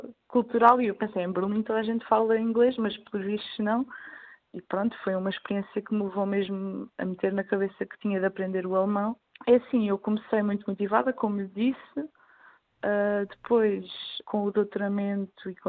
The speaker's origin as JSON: {"language": "Portuguese", "country": "Portugal", "moved": "yes", "said": "Eu sou portuguesa, adoro Portugal, mas eu já não me sinto em casa quando vou a Portugal."}